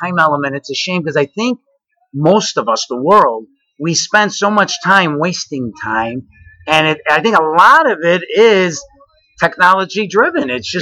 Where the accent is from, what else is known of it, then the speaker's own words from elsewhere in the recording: Chicago, Illinois, United States; I'm 53, and growing up in Chicago